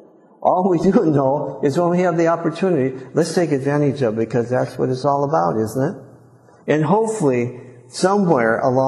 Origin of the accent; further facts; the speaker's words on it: Minnesota, United States; I didn't even get it where I grew up. I grew up in Minnesota. I was living in Florida.